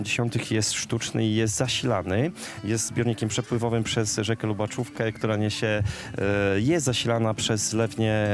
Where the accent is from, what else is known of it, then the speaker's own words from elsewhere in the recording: Mołodycz, Subcarpathian Voivodeship, Poland; urodziłem się w Mołodyczu i mieszkam na co dzień w Mołodyczu, także jestem tubylcem, swojakiem i doskonale znam ten teren od dziecka